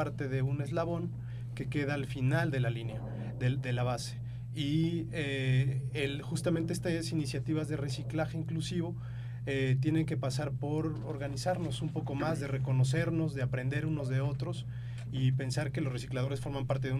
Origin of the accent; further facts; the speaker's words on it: Mexico; yo que vengo de México